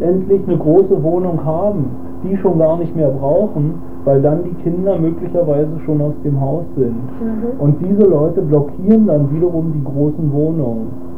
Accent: Berlin, Germany; Ich bin aus Berlin und habe früher in Ost-Berlin gewohnt und wohne jetzt in West-Berlin.

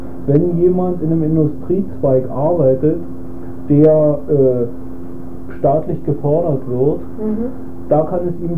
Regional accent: Berlin, Germany; Ich bin aus Berlin und habe früher in Ost-Berlin gewohnt und wohne jetzt in West-Berlin.

